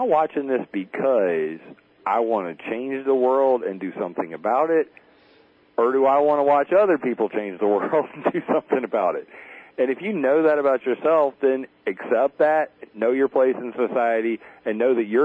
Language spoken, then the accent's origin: English; the South, United States; I grew up in the South. Like, my hometown's 60% black people. I've listened to rap my whole life.